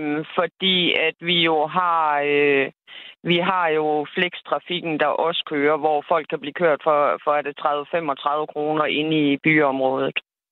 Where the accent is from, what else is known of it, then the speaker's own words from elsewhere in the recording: Norddjurs, Central Denmark Region, Denmark; I Norddjurs Kommune, hvor jeg kommer fra